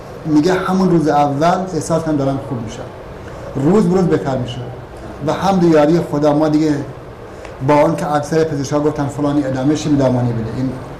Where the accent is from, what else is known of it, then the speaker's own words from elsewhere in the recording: Ilam, Iran; ما از اصفهان ایلام اومدیم.